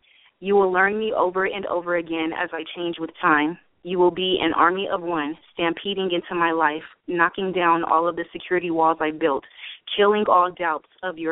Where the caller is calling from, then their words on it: California, United States; This is … from California.